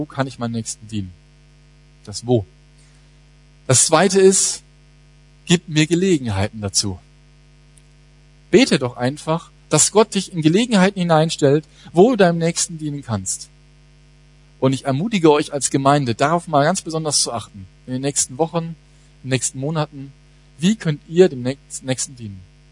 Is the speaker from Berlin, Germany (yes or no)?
no; Würzburg, Bavaria, Germany; Als ich meine erste Andacht gehalten habe als Jugendlicher in meiner Heimatgemeinde in Würzburg